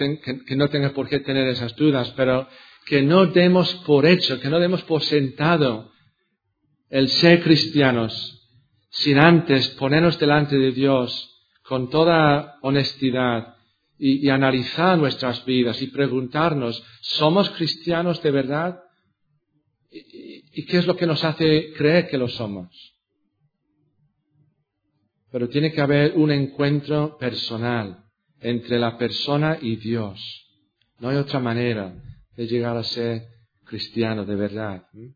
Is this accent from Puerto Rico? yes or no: no; United Kingdom; yo era cristiano, porque yo creía que, bueno, todo el mundo era cristiano, por lo menos en mi país, en el Reino Unido.